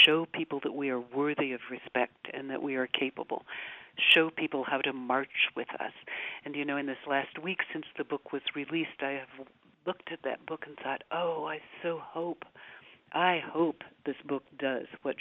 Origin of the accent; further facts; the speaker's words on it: Urbana, Illinois, United States; born there; I was born in Urbana.